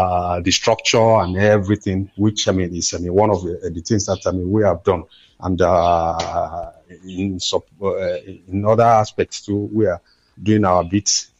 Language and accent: English; Nigeria; because I'm a Nigerian.